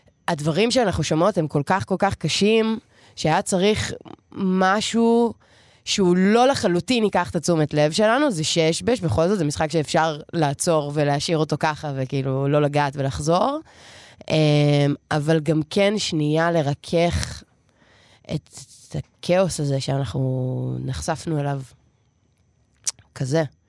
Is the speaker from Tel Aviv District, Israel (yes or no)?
yes; Tel Aviv, Tel Aviv District, Israel; אני תל אביבית, ציניקנית